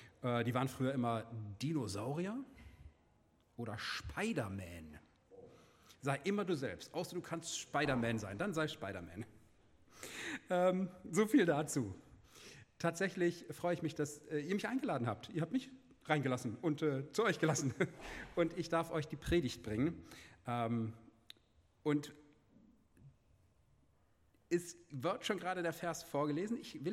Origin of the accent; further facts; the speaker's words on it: Germany; Ich bin irgendwie doch nicht so britisch. Ich bin Deutscher und wir haben keinen König, oder?